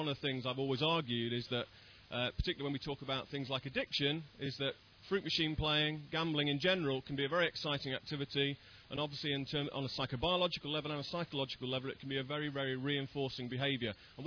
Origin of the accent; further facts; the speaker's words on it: Loughborough, East Midlands, United Kingdom; interviews with just eight fruit machine gamblers in Loughborough. I mean, that was my hometown.